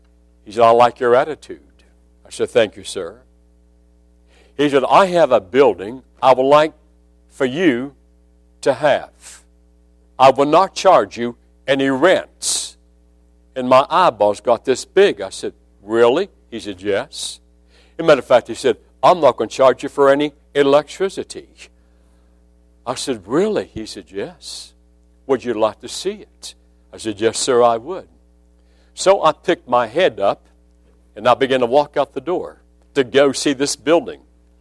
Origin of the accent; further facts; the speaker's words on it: West Virginia, United States; I'm from West Virginia, my friend. I'm only 60 miles from Pittsburgh.